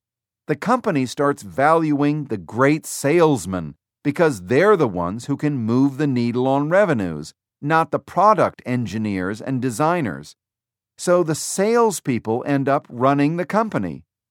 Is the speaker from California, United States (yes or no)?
yes; California, United States; but I don't know that way, because I am middle class from California.